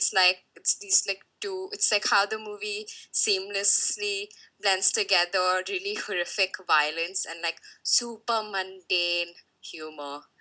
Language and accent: English; India; from India and I run the blog Being Normal Jean